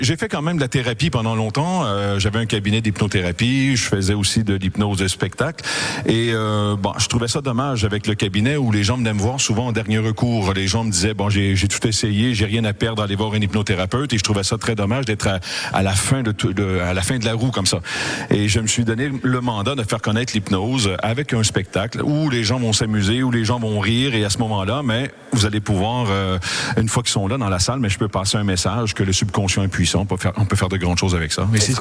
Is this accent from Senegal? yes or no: no; Quebec, Canada; En tant que Québécois, on est entouré d'anglais, nous, les États-Unis, les Ontariens et tout. Il y a de l'anglais partout chez nous.